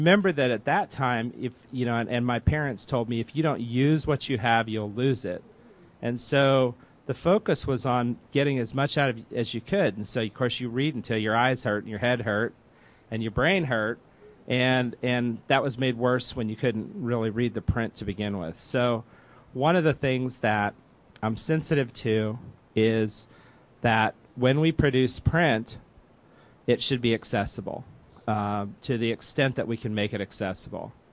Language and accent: English; Indiana, United States; moved away as an adult; now in Northern California, United States; Ever since I came to Northern California from Indiana to go to graduate school, probably because I thought, you know, anything that goes on in California has to be better than anything that goes on in Indiana.